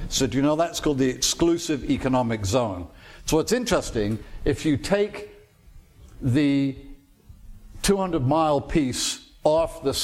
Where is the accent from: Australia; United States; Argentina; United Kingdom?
United Kingdom; and I'm sorry, I am British